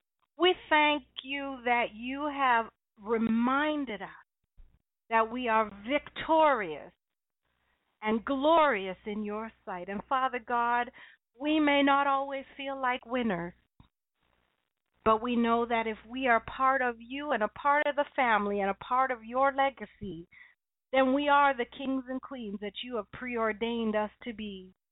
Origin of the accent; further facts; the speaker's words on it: Windsor, Ontario, Canada; that it would even cross over the border to my hometown of Windsor.